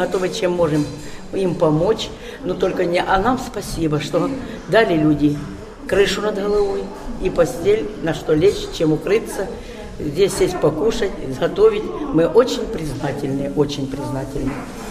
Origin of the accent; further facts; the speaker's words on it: Huliaipole, Zaporizhzhia Oblast, Ukraine; Я прибыла из Улей-Поля, из района боевых действий. Наше село уже разбили сильно.